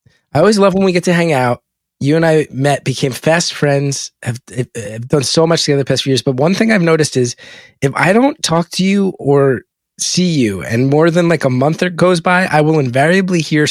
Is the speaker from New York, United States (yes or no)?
no; New Jersey, United States; Want to make sure that my home state, that we bring the heat, show it off to the people I'm traveling with.